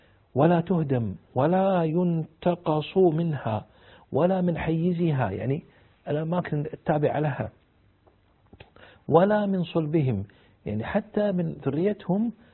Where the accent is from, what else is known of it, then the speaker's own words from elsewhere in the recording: Kuwait; عندنا في الكويت